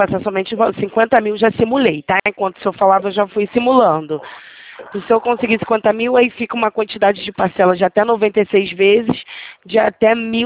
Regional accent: Rio de Janeiro, Brazil; sou do Rio de Janeiro.

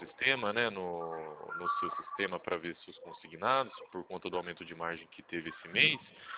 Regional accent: Itu, São Paulo, Brazil; muito prazer. Eu sou aqui de Itu

